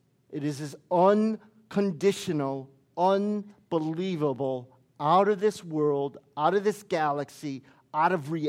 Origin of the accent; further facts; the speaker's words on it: Chicago, Illinois, United States; I come from Chicago, right? And in Chicago, there's like snow in Chicago.